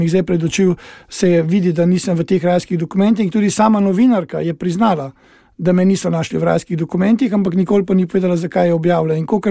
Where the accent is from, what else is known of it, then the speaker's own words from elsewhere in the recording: Prekmurje, Slovenia; jaz sem iz Prekmurja, torej sem Prekmurc. Rojen sem v Prekmurju, odraščal sem v Prekmurju in Prekmurje je v Sloveniji neke vrste davčna oaza.